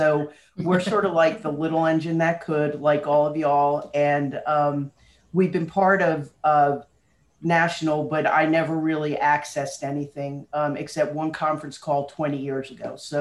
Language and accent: English; New Jersey, United States; now in Fort Worth, United States; Okay, so I'm originally from Metro West, New Jersey. Ended up in Texas for grad school. Went back to New Jersey and it never took, so I came back to Texas.